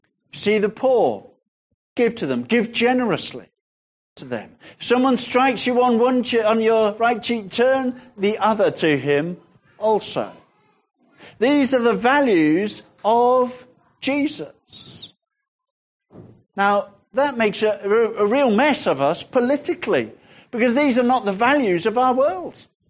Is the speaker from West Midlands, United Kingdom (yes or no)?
yes; Sutton Coldfield, West Midlands, United Kingdom; I was born in England, in Sutton Coldfields. I was brought up there. I spent my first 21 years living in the same house. My mother is Scottish. My father is English. I would consider myself English.